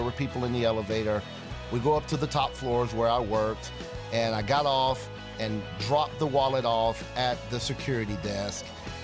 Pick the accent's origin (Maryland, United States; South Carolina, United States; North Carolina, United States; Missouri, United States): North Carolina, United States; Charlotte; also born or lived in California; I'm from Charlotte, North Carolina.